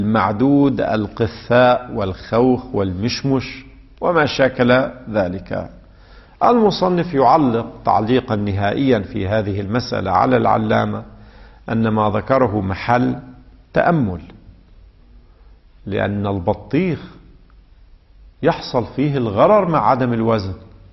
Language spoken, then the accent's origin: Arabic; Lebanon; يعني ما يسمى عندنا في لبنان الشمام